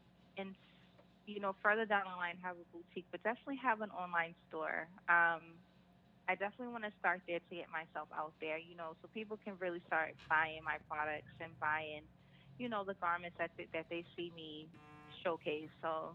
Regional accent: Louisiana, United States; now in Boston, United States; I am originally from Boston. I was born here in Boston, but I spent most of my childhood in Louisiana. So... from both places, Boston, Louisiana area.

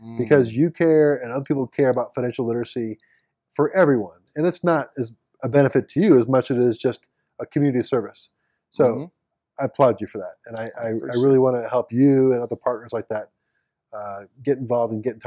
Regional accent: St. Louis, Missouri, United States; I'm a St. Louis guy, so I'm from St. Louis.

